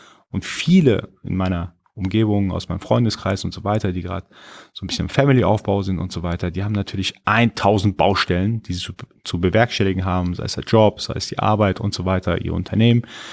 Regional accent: Iran; born there; first language Persian; German is a second language; ich bin gebürtiger Iraner, ich spreche Farsi, also Persisch.

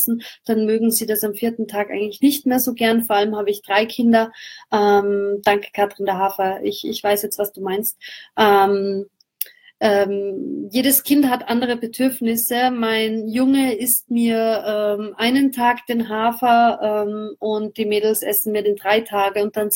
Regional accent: Austria; abends ist es bei uns in Österreich, sagt man, die Jause, die Brotzeit.

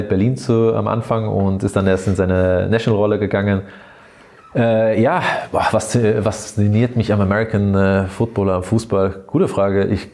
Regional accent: Austria; moved away; aus Österreich kommend und im Imperial groß geworden in der Luxushotellerie

